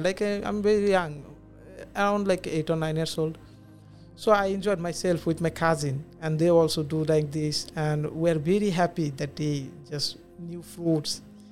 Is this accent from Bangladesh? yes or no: yes; Bangladesh; English is a second language; I'm from Bangladesh.